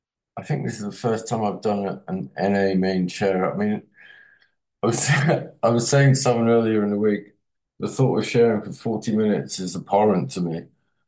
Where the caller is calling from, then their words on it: Bristol, South West England, United Kingdom; I'm coming from Bristol, by the way. I'm speaking from Bristol in the United Kingdom, the great city of Bristol.